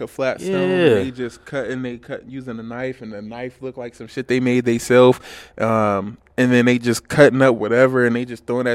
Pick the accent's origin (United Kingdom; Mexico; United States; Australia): United States; Cleveland, Ohio; accent: Cleveland; my Cleveland accent is probably thick as fuck to a motherfucker in a different country.